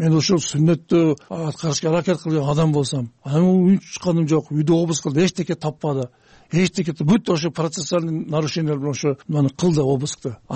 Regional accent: Osh, Osh Region, Kyrgyzstan; Ошто төрөлгөнмүн, ошто чоңойгонмун, ошто окуганмын. Ошол строительный техникумду бүтүрүп, анан армияны кызмат кылып келген үй бөлөлүкмүн, аялым бар, бала чакам, неберелүү адаммын, неберем бар. 20 жылдан бери ушу намаз окуйм.

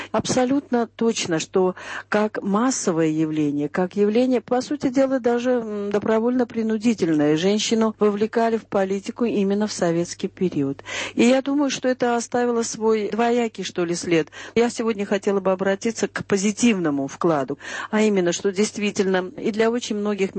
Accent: Baku, Azerbaijan; Я уроженка Баку, закончила там свое высшее образование

